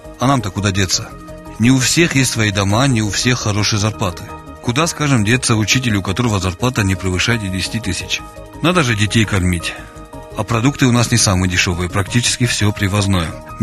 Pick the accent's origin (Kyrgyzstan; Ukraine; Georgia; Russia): Georgia; Tskhinvali, South Ossetia; Я хоть и коренной схинвалец, но так получилось, что без своего дома. Мне приходится снимать квартиру.